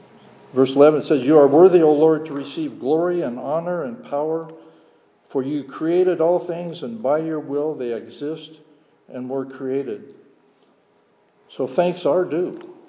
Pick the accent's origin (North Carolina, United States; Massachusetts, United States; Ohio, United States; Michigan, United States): Massachusetts, United States; Salem; born there; Now, I was born in Salem, Massachusetts